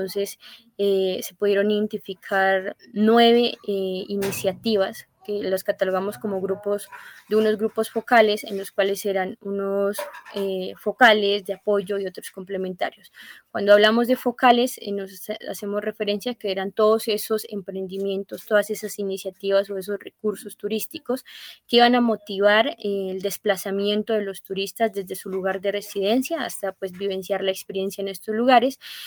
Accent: Almaguer, Cauca, Colombia; soy del municipio de Almaguer, macizo colombiano

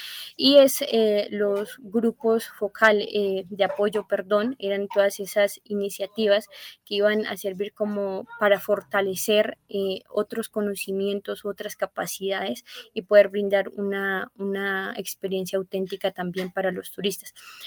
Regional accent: Almaguer, Cauca, Colombia; soy del municipio de Almaguer, macizo colombiano

